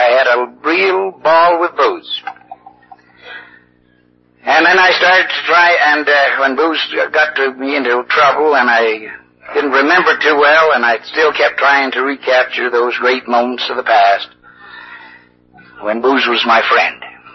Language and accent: English; British Columbia, Canada; But I come from British Columbia, which some of you may not be up on your geography. It's Canada's most westerly province.